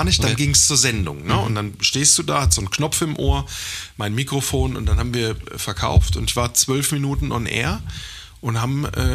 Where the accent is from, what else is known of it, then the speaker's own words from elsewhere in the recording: Germany; Hey, geil, ich komme aus Deutschland, soll ich dir irgendwas mitbringen?